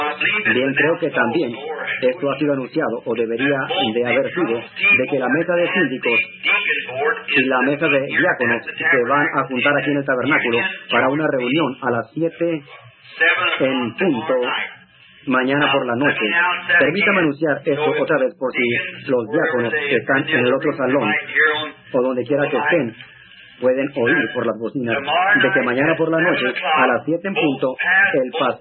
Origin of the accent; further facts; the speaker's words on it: Indiana, United States; also born or lived in Kentucky; Cuando era un niño, nadie me quería. Nadie me ocupaba de nada. Yo vivía aquí en Indiana, pero nací en Kentucky y era el pájaro raro para estos niños de aquí.